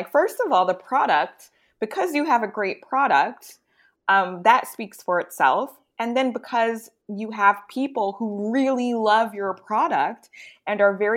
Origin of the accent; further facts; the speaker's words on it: Louisiana, United States; I grew up in Louisiana. We ate red beans on Mondays with cornbread